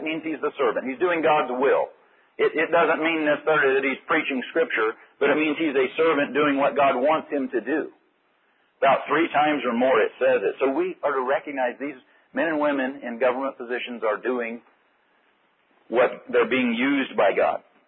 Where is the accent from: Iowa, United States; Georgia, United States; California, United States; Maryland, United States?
California, United States; Modesto; As I grew up in West Modesto